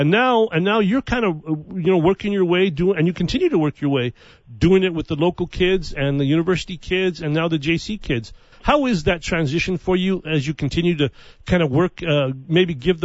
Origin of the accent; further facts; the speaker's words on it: Santa Fe, New Mexico, United States; I grew up in the Del Bellamy area in Santa Fe, New Mexico.